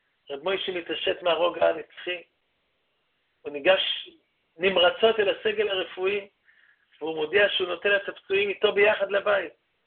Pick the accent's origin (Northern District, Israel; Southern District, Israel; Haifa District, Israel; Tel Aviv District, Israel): Haifa District, Israel; Haifa; שגם אני, בתור חיפאי, זכיתי להכיר אותו